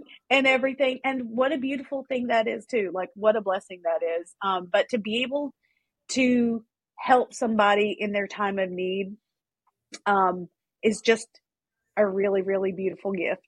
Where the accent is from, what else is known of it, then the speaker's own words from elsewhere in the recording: the South, United States; Because number one, I'm Southern and we eat a lot of pork.